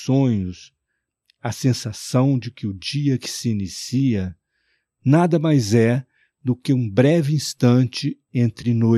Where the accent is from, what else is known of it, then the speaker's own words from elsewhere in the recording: Minas Gerais, Brazil; a Minas da minha terra, de Tebas, já a Zona da Mata